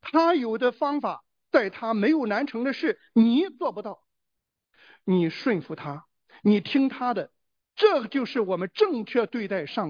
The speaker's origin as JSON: {"language": "Chinese", "country": "China", "said": "所以我们中国人美女蛇就是从这个地方来的，对吧？"}